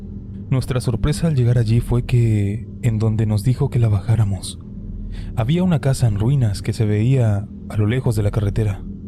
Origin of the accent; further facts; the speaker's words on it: Chiapas, Mexico; Soy de Chiapas.